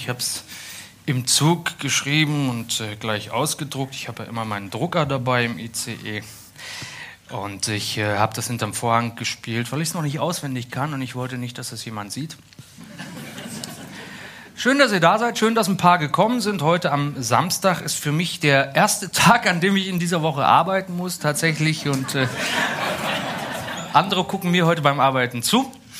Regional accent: Berlin, Germany; ich komme ja aus Berlin, das ist hinter der Erdkrümmung

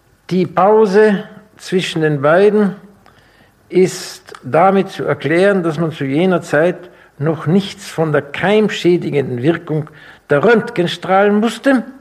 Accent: Altenberg, Lower Austria, Austria; also born or lived in Vienna; Ich bin in Wien geboren, und zwar aus Überzeugung, erinnere mich aber nicht daran. Zu denken angefangen habe ich hier in Altenberg und im Haus und im Garten meines Vaters.

